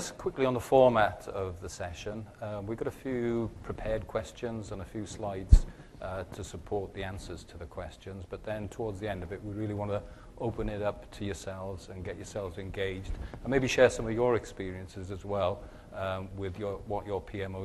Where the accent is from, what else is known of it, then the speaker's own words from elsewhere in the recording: Wales, United Kingdom; accent: South Wales; if you're wondering where my slightly strange accent comes from, it comes from the valleys of South Wales in the United Kingdom.